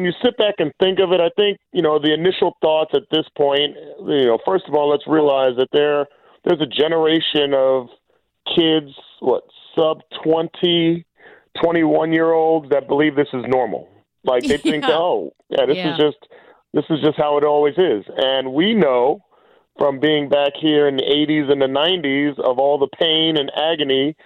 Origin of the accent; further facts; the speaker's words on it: New Jersey, United States; I'm born and raised in Jersey, 5 minutes from New York City.